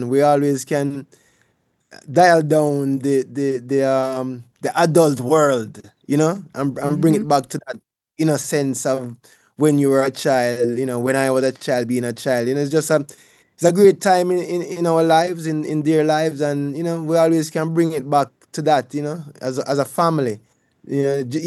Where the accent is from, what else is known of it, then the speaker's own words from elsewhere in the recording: Jamaica; I grew up in Jamaica